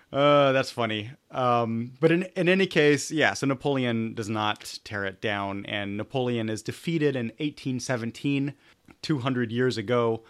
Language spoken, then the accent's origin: English; Munich, Bavaria, Germany; I mean, I grew up in Munich, so he's very, very known.